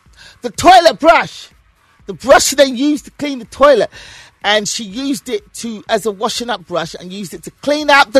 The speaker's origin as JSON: {"language": "English", "region": "London", "country": "United Kingdom", "tie": "born or raised there", "said": "Born and raised in London."}